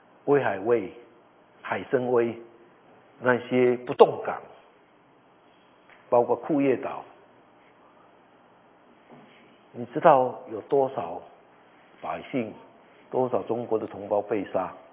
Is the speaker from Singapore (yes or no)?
no; Taiwan; 我们很多人从台湾来的，我也是台湾人。